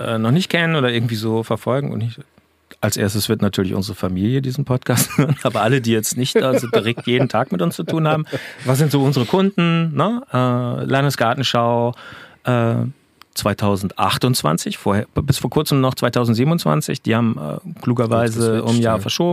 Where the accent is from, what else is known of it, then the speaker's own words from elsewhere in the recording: Hamburg, Germany; also born or lived in Ruhr / Bavaria; Ich bin ja ursprünglich vielleicht das noch vom Hintergrund her, ich bin ja Hamburger.